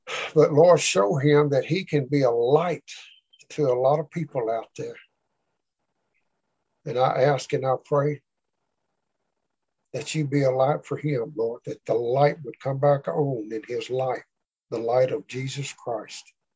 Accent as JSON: {"language": "English", "region": "Arkansas", "country": "United States", "accent": "Arkansas", "said": "Oh, that's just my Arkansas accent. I can't understand Yankee talk."}